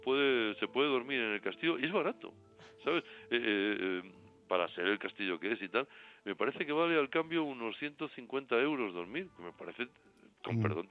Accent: Madrid, Community of Madrid, Spain; nosotros, que somos gente de Antón Martín y de Chamberí

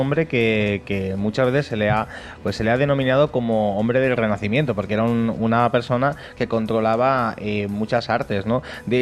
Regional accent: Barcelona, Catalonia, Spain; Yo que vengo de Barcelona estoy completamente alucinado con el trabajo

